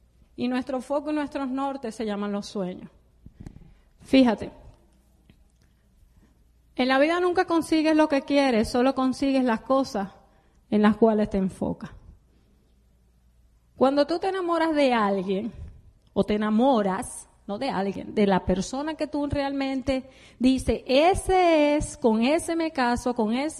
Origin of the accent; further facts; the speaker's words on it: Venezuela; moved away as an adult; Nos vinimos de Venezuela aquí, en aquella época, en el 2003, se perdió el enfoque. Ya había un desenfoque en Venezuela y llegamos aquí y perdimos más.